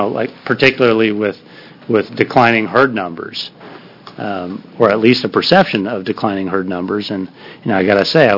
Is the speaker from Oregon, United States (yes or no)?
yes; Bandon, Oregon, United States; But I came to this tradition as a child growing up in Bandon.